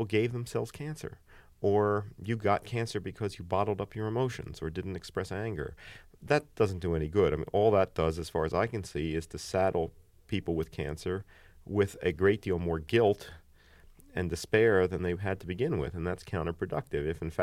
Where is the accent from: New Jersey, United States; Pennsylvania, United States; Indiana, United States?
Pennsylvania, United States; Philadelphia; I'm now 45 and I grew up here in Philadelphia.